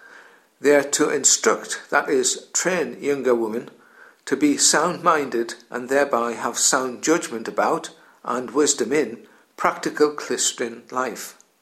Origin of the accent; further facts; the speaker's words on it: Newcastle, North East England, United Kingdom; accent: Geordie; you'll have gathered from my accent that I'm from Newcastle. But it would be wrong for me, a Christian believer, to live a stereotypical Geordie lifestyle.